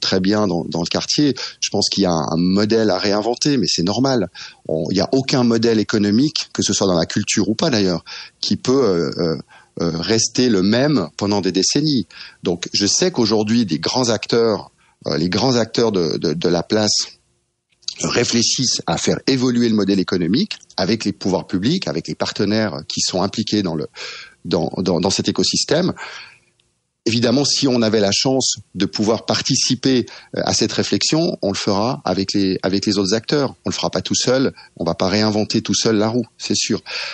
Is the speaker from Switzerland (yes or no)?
yes; Switzerland; Il faut savoir que moi, je suis suisse, j'ai beaucoup d'amis en Suisse